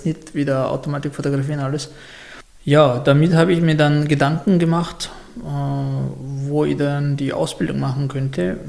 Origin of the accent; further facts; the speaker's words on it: Chechnya, Russia; now in Austria; Also ich komme selber aus Tschetschenien.